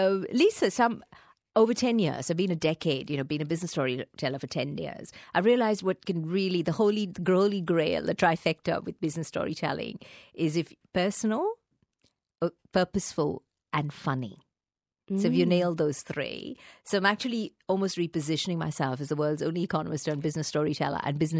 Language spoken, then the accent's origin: English; India; Growing up in India, you know, channeling my mom, that sort of thing.